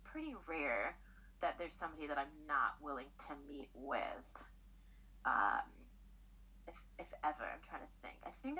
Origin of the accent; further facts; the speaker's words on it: New York City, New York, United States; Like, I grew up in a big city. I grew up in New York City.